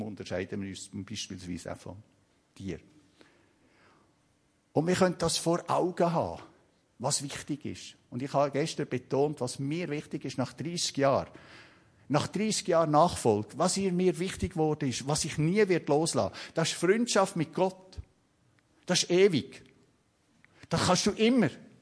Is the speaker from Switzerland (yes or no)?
yes; Switzerland; weil ich bin von der Schweiz gekommen, weißt du, von Käse und Honig.